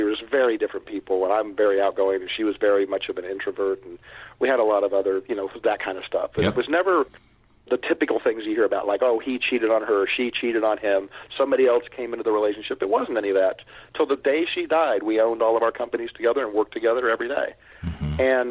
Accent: Kansas City, United States; I grew up in Kansas City. I grew up in, you know, Lily White suburb of Kansas City.

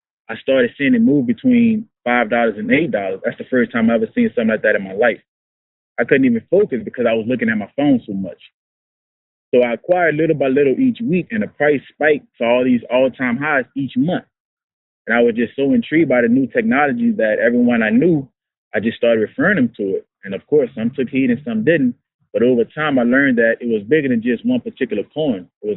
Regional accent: New Orleans, Louisiana, United States; I'm a New Orleans native. I grew up in Uptown, Third Ward, New Orleans, heart of Magnolia, and I was surrounded by a bunch of poverty.

